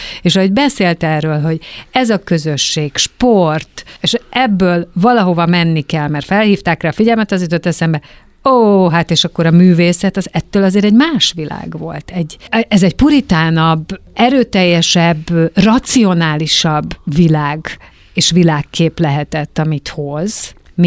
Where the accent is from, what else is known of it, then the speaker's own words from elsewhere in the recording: Budapest, Hungary; én is óbudai vagyok, és ismerem a gázgyár lakótelepet